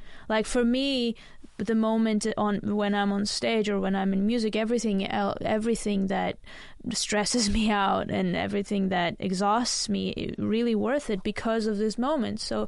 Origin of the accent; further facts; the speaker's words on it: Vanadzor, Lori, Armenia; and I'm from Vanadzor or from Armenia